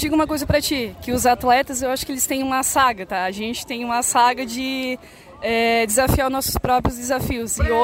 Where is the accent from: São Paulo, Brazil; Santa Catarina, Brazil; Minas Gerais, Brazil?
Santa Catarina, Brazil; Orleans; Bom dia, eu venho lá de Orleans.